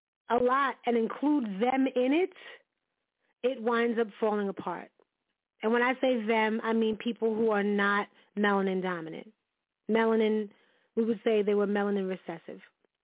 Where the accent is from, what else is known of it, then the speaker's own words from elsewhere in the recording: New York, United States; yeah, I was born and raised in New York, love New York, it's wonderful.